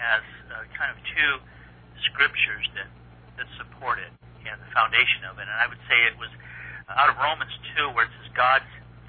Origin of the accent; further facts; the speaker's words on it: Simi Valley, California, United States; I'm from Simi Valley, California, and which is about 20 miles northwest of Los Angeles.